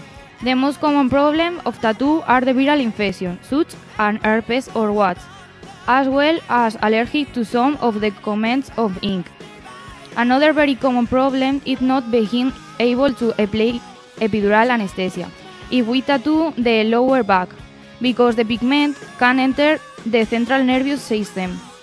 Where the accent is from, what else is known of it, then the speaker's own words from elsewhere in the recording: Madrid, Community of Madrid, Spain; English is a second language; I'm 19 years old. I'm from Madrid.